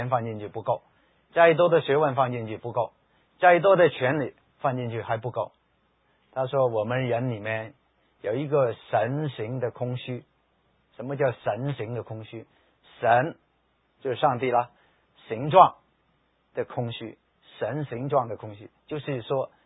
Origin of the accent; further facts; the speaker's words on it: Hong Kong; 我国内的我不知道谁最有钱。我来自香港的，